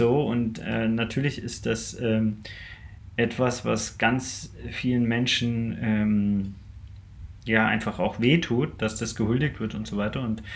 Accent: Stuttgart, Baden-Württemberg, Germany; born there; Stuttgart

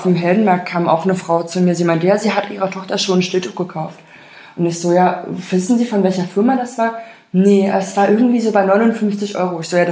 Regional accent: Germany; Ich bin in der DDR mit FKK groß geworden

